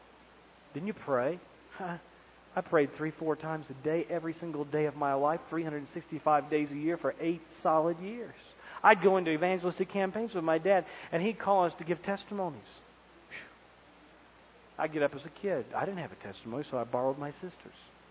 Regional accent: Kansas City, Missouri, United States; Calvary Baptist Church, Southern Baptist Church, where I grew up in Kansas City.

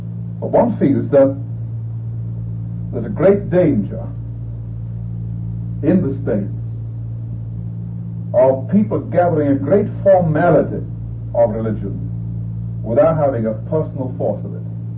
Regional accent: England, United Kingdom; as you recognize, an Englishman. Frank has already told you that, but you recognize it anyhow by my accent.

